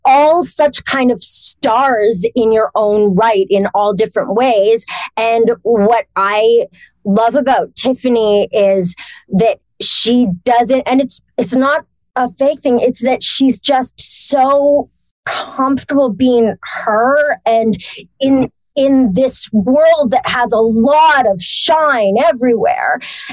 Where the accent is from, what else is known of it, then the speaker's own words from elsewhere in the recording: Toronto, Ontario, Canada; also born or lived in Montreal; I grew up in Toronto. Well, I was born in Montreal. I moved to Toronto for a while.